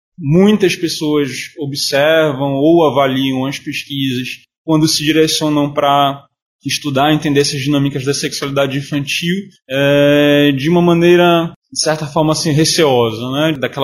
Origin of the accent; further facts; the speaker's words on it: Belém, Pará, Brazil; also born or lived in Marituba; now in Bragança, Brazil; Sou de Belém, nascido em Belém, e boa parte da minha vida morei em Marituba.